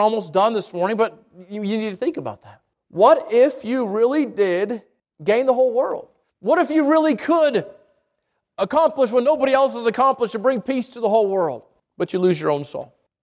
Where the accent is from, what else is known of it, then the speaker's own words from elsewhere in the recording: the West, United States; I'm from the West. I don't know what they're called.